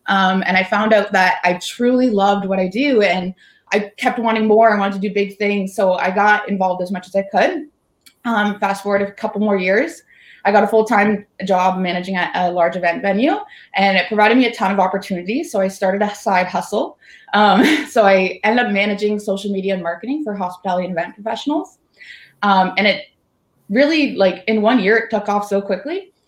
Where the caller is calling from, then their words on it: Niagara, Ontario, Canada; I am in Niagara, just outside of Toronto in Canada.